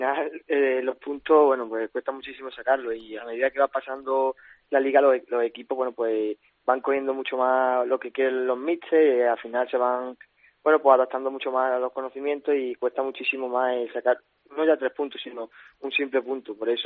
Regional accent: Badajoz, Extremadura, Spain; Sí, yo soy de Badajoz

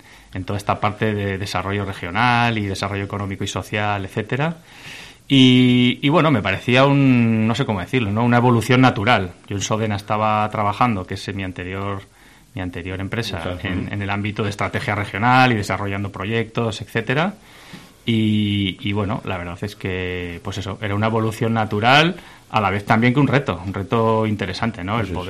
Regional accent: Pamplona, Navarre, Spain; Pues yo soy de Pamplona y vivo allí.

